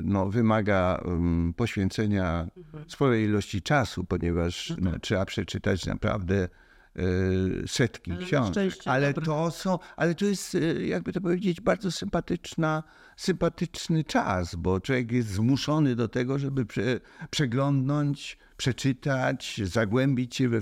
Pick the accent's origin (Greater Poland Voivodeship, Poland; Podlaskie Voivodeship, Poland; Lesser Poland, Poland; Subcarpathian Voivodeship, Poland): Lesser Poland, Poland; Kraków; Ja się wychowywałem w Krakowie w latach 60.